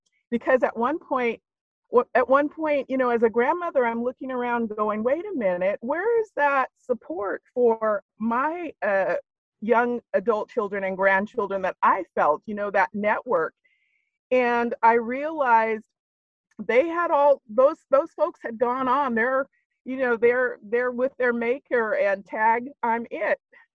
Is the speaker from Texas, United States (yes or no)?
no; Chico, California, United States; growing up in Chico, we Black people have been traditionally 2% of the population.